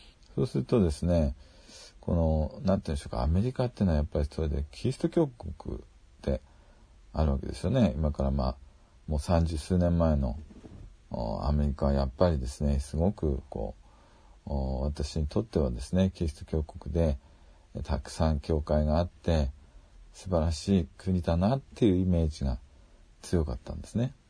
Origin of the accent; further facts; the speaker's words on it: Ibaraki, Japan; moved away as an adult; also born or lived in Tokyo; 学生時代に茨城の田舎から田舎の教会で洗礼を受けまして、そして東京の学校に進学するために上京したわけなんですけれども